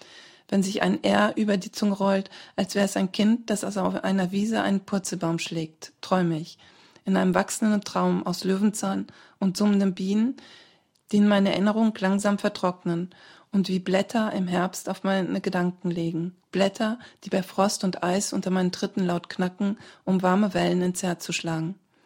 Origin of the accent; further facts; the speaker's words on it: North Rhine-Westphalia, Germany; Robin Hood zu sein, war eines der größten Abenteuer meiner Kindheit in Südwestfalen.